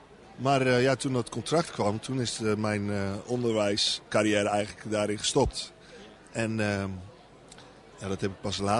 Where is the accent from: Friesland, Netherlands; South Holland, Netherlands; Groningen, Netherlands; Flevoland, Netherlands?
Flevoland, Netherlands; Emmeloord; Geboren en getogen in Emmeloord. Mijn ouders waren verhuisd van Urk naar Emmeloord. Mijn broer is nog wel geboren op Urk.